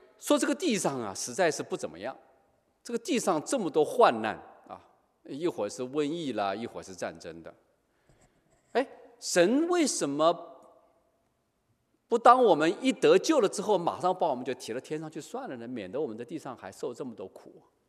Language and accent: Chinese; China; 我以前小时候是在中国农村长大的